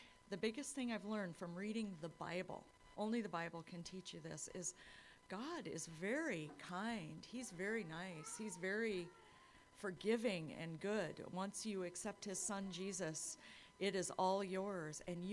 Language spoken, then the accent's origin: English; Ames, Iowa, United States; now in Decorah, United States; people have asked me, wasn't that hard to leave where I was born and raised in Ames, Iowa, and come up to Decorah?